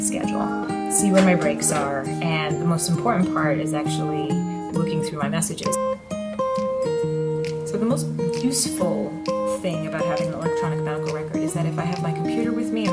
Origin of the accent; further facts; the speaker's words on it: Astoria, New York, United States; I am originally from Astoria, New York, right where my practice is located.